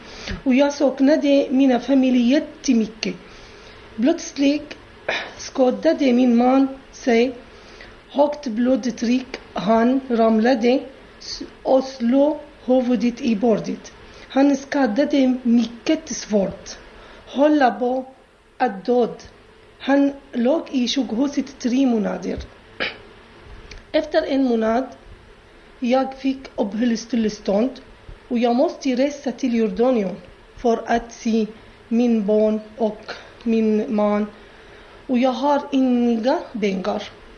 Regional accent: Syria; moved away as an adult; now in Sweden; Jag kommer från Syrien för 3 år sedan. Kom jag till Sverige helt själv.

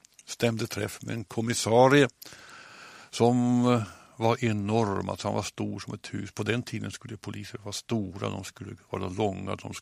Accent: Sweden; accent: standard Swedish (rikssvenska); det gör jag inte, utan jag pratar nog rikssvenska ganska så tydligt

